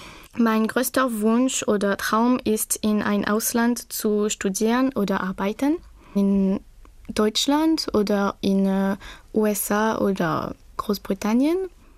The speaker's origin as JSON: {"language": "German", "country": "Réunion", "second_language": "German", "said": "Ich komme aus La Réunion und bin im Jahr 2001 geboren."}